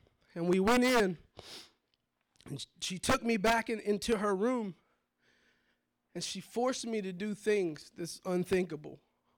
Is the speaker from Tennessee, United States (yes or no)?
yes; Johnson City, Tennessee, United States; So I was 12 years old. I grew up in Johnson City, Tennessee. I remember growing up in a neighborhood, it was a lot of gang violence, a lot of drugs, crack addiction, really, really prevalent in my neighborhood.